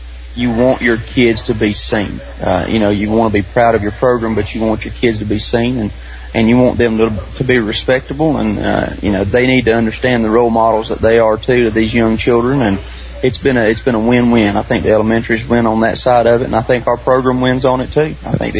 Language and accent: English; Roslyn, United States; You know, I grew up in Roslyn, which is a small area